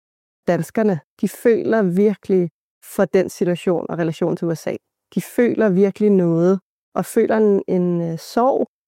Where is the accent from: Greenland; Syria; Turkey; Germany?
Greenland; East Greenland; Jeg er blandet grønlandsk-dansk. Jeg er vokset op i Østgrønland i en lille by.